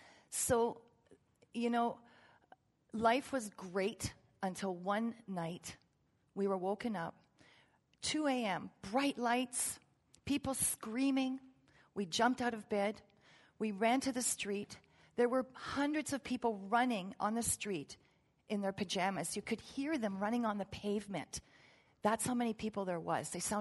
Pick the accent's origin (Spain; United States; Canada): Canada; Toronto, Ontario; born there; also born or lived in Germany; I was born in Toronto to a woman who tried to abort me